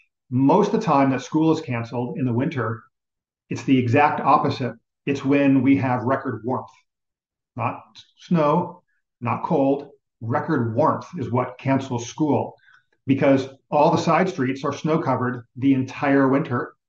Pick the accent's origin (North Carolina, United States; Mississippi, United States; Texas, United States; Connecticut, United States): Texas, United States; growing up in Texas and living in Texas for half my life